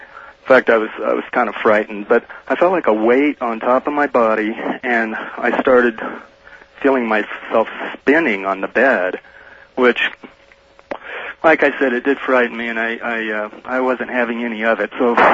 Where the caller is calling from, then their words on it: Denver, Colorado, United States; Well, I'm in Denver, Art. I can't listen that late on Sundays here.